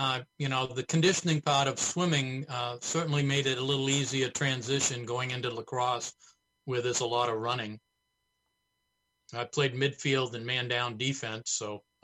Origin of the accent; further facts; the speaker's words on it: Portland, Maine, United States; I grew up in Portland, and I attended Deering High School and graduated from Deering.